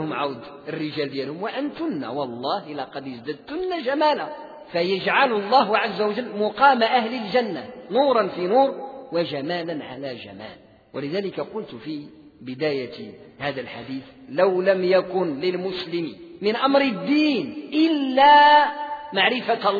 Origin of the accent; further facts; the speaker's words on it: Morocco; بحال احنا عندنا في المغرب، واحدة غربية واحدة شرقية.